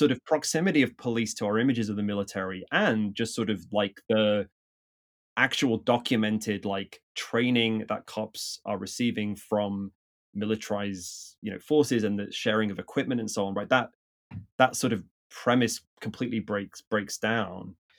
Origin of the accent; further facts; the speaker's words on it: England, United Kingdom; I grew up with carnival in England, which is sort of the West Indian Afro-Caribbean carnival, right?